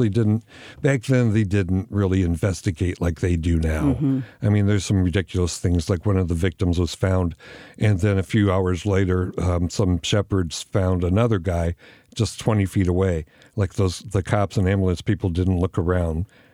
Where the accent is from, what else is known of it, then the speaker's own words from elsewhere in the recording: Michigan, United States; I grew up in Michigan. I heard that story.